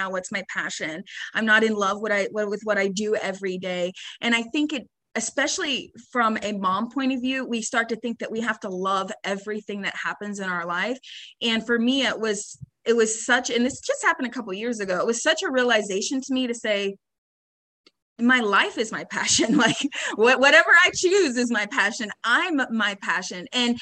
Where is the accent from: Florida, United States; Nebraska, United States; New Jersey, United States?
Florida, United States; Tampa; I'm from Tampa.